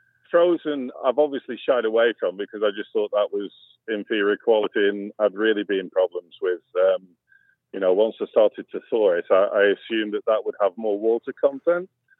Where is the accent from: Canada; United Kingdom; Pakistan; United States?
United Kingdom; moved away; I'm a Brit originally